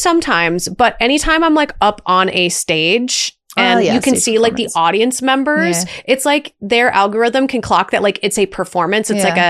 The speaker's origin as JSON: {"language": "English", "region": "Minnesota", "country": "United States", "said": "I'm from Minnesota."}